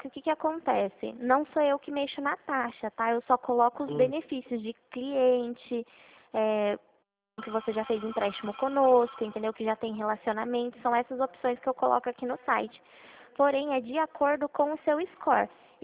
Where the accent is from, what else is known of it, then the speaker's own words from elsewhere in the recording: Itu, São Paulo, Brazil; Eu sou daqui de Itu.